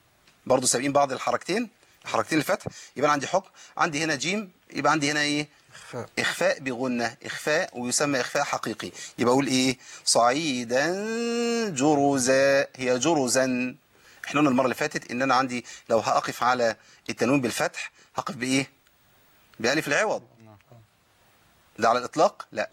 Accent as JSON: {"language": "Arabic", "country": "Egypt", "said": "ده موجود في حفص لكن في بعض الطرق اللي مش مقروء بها هنا عندنا في مصر"}